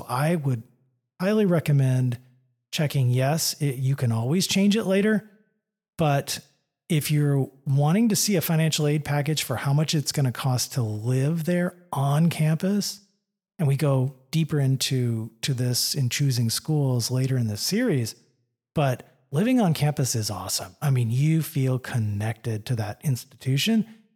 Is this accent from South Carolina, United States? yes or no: no; California, United States; It was really cool, and fall, something I had never seen growing up in Southern California.